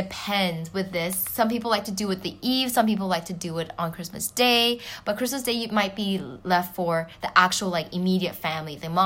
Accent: Hong Kong; when I was growing up in Hong Kong was influenced by the British.

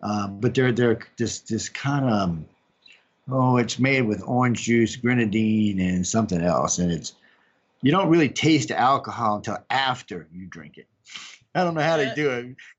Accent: New Orleans, Louisiana, United States; first off, I'm a UFO chaser, not a ghosty chaser, even though I grew up in New Orleans chasing ghosts.

